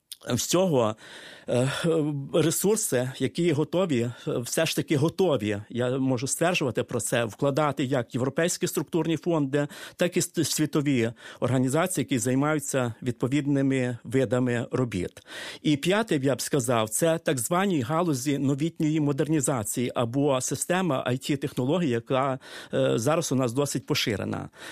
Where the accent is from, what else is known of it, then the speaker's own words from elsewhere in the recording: Western Ukraine, Ukraine; я народився в Західній Україні, довгий час прожив, є греко-католиком